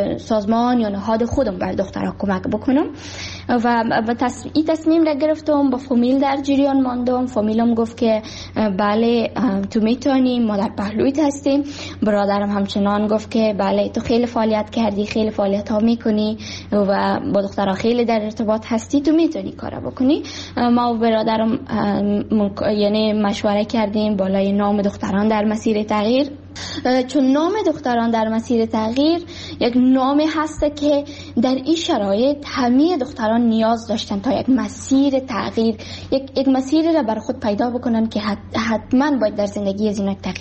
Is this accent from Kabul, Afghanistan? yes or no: yes; Kabul, Afghanistan; also born or lived in Baghlan; من در سال 2005 در ولایت بغلان به دنیا آمدم و درس ابتدایی خود را همچنان در کابل خواندم